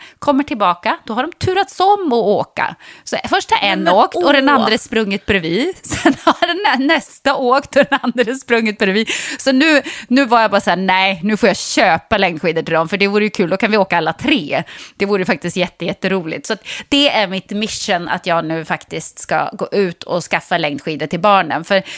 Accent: Norrland, Sweden; born there; Jag är bara född i Norrland och har liksom åkt skidor hela livet.

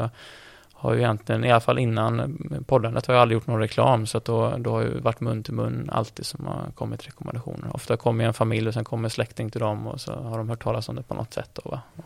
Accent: Gothenburg, Västra Götaland County, Sweden; jag är från Göteborg.

